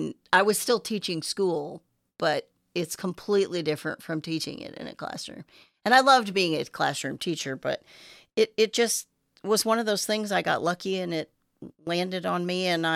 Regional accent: Godfrey, Illinois, United States; I'm a Godfrey girl. Godfrey. I grew up out north of Godfrey when there was nothing there.

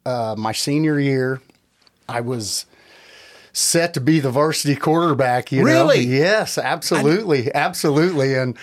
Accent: Carrollton, Illinois, United States; I graduated high school in 1992 and went to Carrollton High School. That means I grew up in Carrollton, Illinois in the 80s

